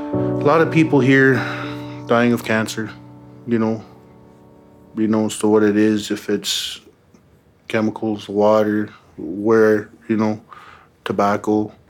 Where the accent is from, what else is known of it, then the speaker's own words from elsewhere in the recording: Minnesota, United States; I'm from the White Earth Band of Ojibwe. I'm Eagle Clan. I grew up with tobacco in both ways.